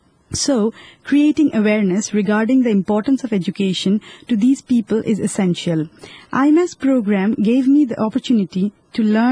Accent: Bangladesh; from Bangladesh, a very small country from South Asia.

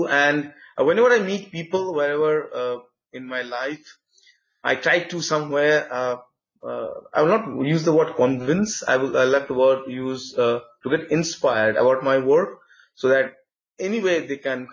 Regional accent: Kolkata, West Bengal, India; English is a second language; because British used to name my city Calcutta. But now we have changed to the Bengali pronunciation to Kolkata.

